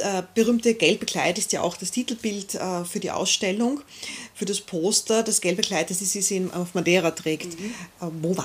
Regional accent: Vienna, Austria; wir sind Wiener Kinder, wir sind damit aufgewachsen

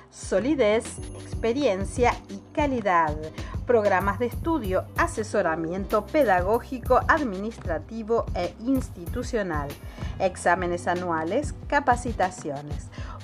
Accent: French Guiana; Soy de Guyana Francesa y me motiva la supervivencia de la naturaleza.

